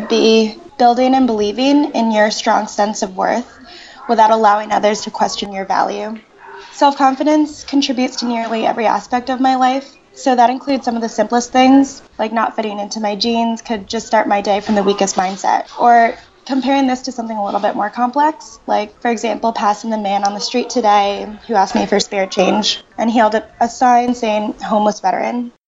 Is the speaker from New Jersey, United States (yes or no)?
yes; Ridgewood, New Jersey, United States; I'm originally from Ridgewood, New Jersey, and I have two siblings